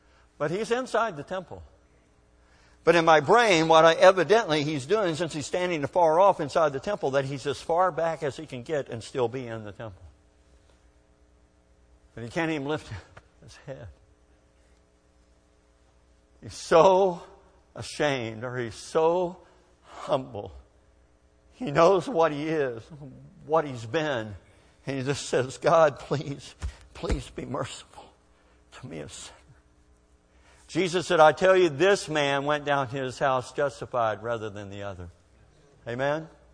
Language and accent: English; United States; I am an American. I believe in the Democratic Republic of America.